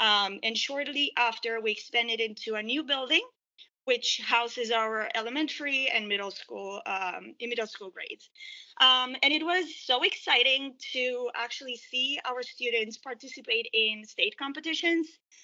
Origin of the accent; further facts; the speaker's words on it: Romania; I was born and raised in Romania, a communist country, till about December of 89, when the revolution came and we removed our communist party.